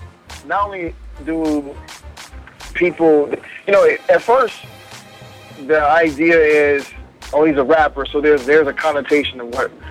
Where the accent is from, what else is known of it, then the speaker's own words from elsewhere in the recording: North Carolina, United States; now in Boston, United States; Now I'm from North Carolina, so it definitely gave me a different perspective living up here.